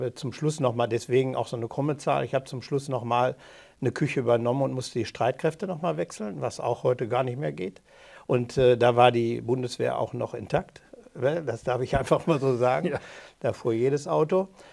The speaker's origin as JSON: {"language": "German", "town": "Arnsberg", "region": "North Rhine-Westphalia", "country": "Germany", "tie": "born or raised there", "also_born_or_lived": "Wanne-Eickel, Germany", "said": "Ich bin 1956 in Wanne-Eickel geboren. Also im Ruhrgebiet. Und meine Eltern sind 1959 nach Arnsberg gegangen und haben da eine Kneipe aufgemacht."}